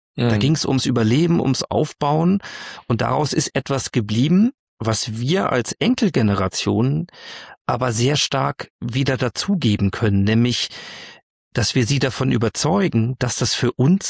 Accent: Hanover, Lower Saxony, Germany; als Norddeutscher bist du ja, also als Hannoveraner habe ich ja einen Gendefekt und eine Dialektschwäche

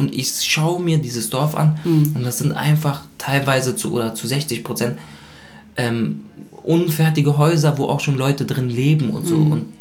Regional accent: South Lebanon, Lebanon; Und wir kommen aus dem Süden.

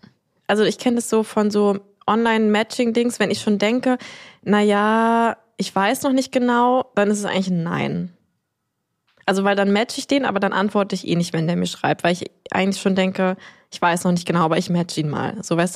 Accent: Germany; ich komme aus Deutschland.

